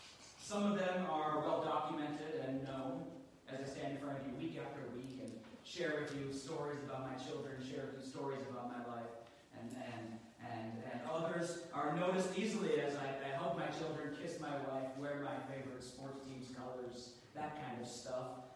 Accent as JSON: {"language": "English", "region": "Utah", "country": "United States", "tie": "born or raised there", "said": "Now, I remember growing up in Utah, and it was a particularly dry area."}